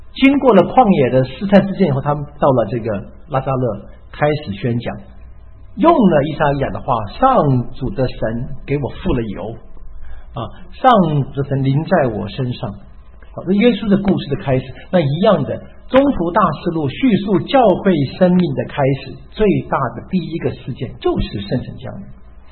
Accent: China; 我们中国人爱算笔画，对不对？

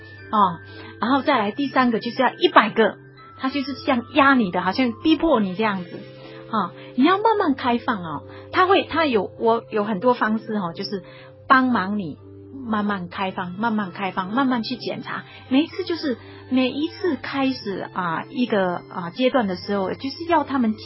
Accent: China; 特别我们中国人非常的压抑哈

